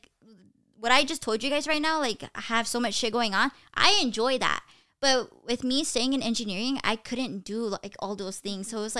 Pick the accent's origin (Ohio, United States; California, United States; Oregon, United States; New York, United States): California, United States; Bakersfield; So I'm currently 19 years old. I'm a year younger than Nat and Jacob, and I'm from Bakersfield.